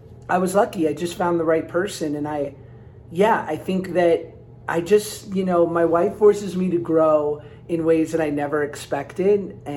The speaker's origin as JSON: {"language": "English", "region": "New York", "country": "United States", "said": "I, you know, I'm from New York. I, you know, I work in entertainment."}